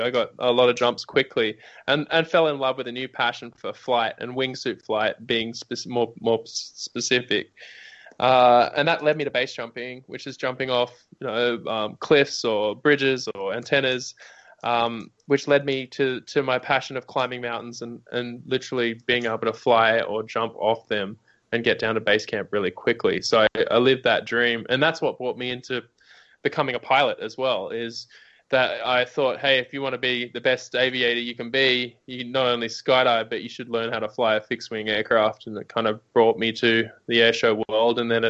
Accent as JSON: {"language": "English", "town": "Sydney", "region": "New South Wales", "country": "Australia", "lives_now": "California, United States", "said": "I'm from Sydney, Australia. I'm Australian. I've been living in California for about 10 years now"}